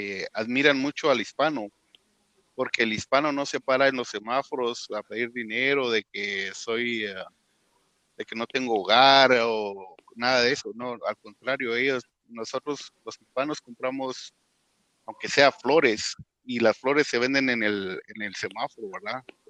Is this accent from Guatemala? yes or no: yes; Guatemala City, Guatemala Department, Guatemala; moved away as an adult; Yo soy de la Capirucha. De hecho, nací y crecí en la zona 18.